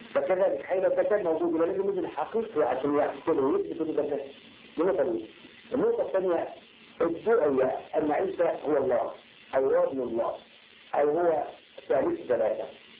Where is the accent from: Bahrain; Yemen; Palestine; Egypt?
Egypt; Alexandria, Alexandria Governorate; قصه حدثت عندنا في اسكندريه